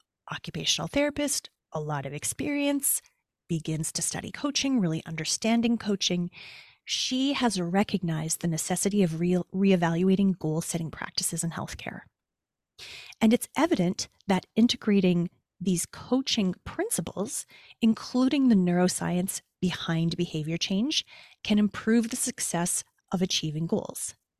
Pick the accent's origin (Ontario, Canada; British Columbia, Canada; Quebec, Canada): Ontario, Canada; Toronto; now in Calgary, Canada; not in my hometown of Toronto, not where I live in Calgary, Alberta.